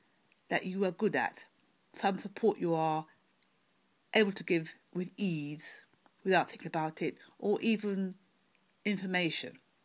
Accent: London, United Kingdom; from London, UK.

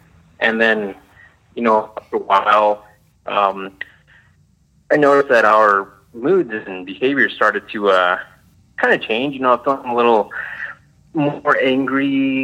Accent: New Mexico, United States; I'm from New Mexico.

